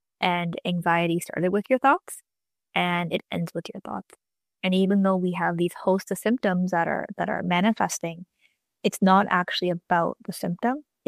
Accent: Canada; as a Canadian, you know, we can't just go to the doctor and just and pay.

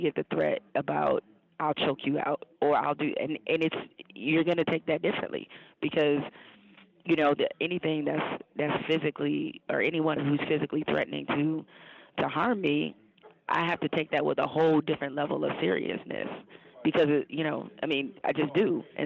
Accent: Detroit, Michigan, United States; I mean, I grew up in Detroit.

